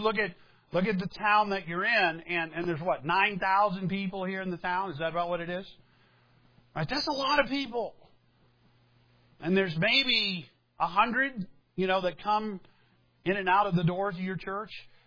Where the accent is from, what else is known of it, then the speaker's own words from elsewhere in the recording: South Carolina, United States; I'm from South Carolina.